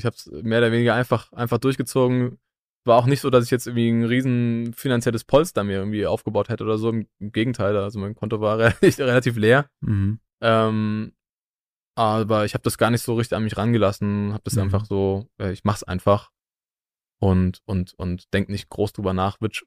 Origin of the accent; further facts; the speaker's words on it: Bingen am Rhein, Rhineland-Palatinate, Germany; Ich komme aus Bingen am Rhein, das ist eine kleine, wunderschöne Stadt